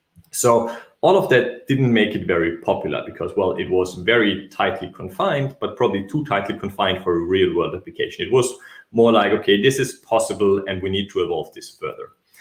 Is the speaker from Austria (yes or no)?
yes; Austria; accent: Austrian; English is a second language; I'm from Austria, Vienna. That's why I'm sticking to English, so you don't have to deal with my Austrian accent.